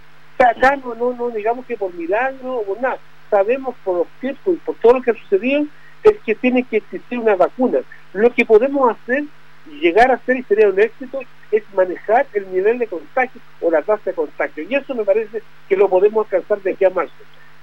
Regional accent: Arica, Arica y Parinacota, Chile; yo soy de Arica y Parinacota, de la región de Arica, una de Arica y Parinacota que está en la frontera con Perú, que estamos a 50 kilómetros

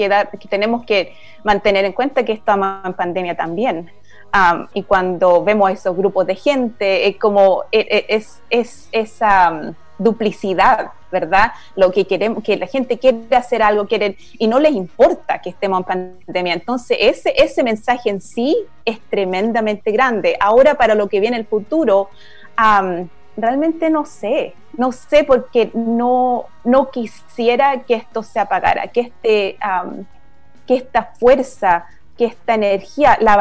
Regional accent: Santiago, Santiago Metropolitan, Chile; Yo nací en la Villa Portales, viví en la Villa Portales durante dictadura.

